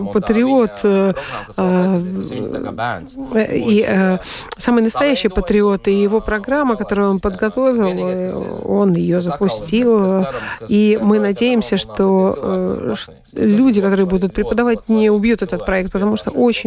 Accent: Latvia; все равно я буду гордиться тем, что я латыш.

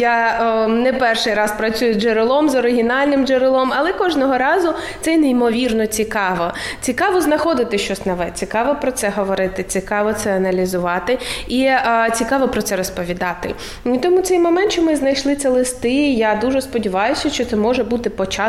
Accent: Lysychansk, Luhansk Oblast, Ukraine; moved away as an adult; also born or lived in Kharkiv; now in Latvia; Я сама родом з Луганщини, я навчалася і тривалий час жила в Харкові, тому я, власне, приїхала з Харкова, але народилася я в Лисичанську на Луганщині.

